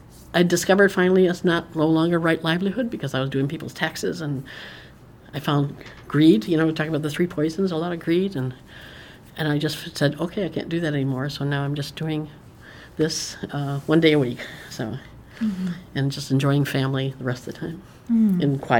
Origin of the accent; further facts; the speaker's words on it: Utica, New York, United States; After being in New York City, I moved up back to Utica, which is my hometown, to take care of my parents